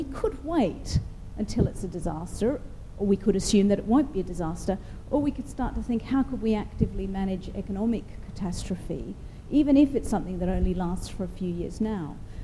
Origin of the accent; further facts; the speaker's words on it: Australia; At least those of you who can tell know that I come from Australia